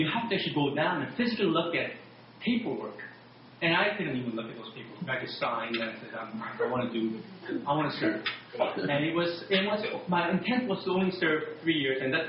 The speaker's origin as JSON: {"language": "English", "country": "Canada", "tie": "born or raised there", "said": "And after 10 years of growing up in Canada, in 80, I was accepted to UMC Medical School."}